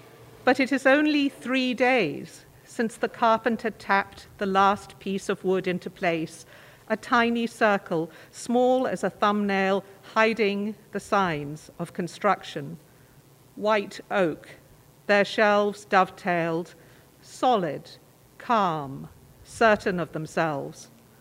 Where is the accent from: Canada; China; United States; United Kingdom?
United Kingdom; London; So I was born and raised in London. My mother was Irish, and my father grew up as part of the Chinese population in Malaysia.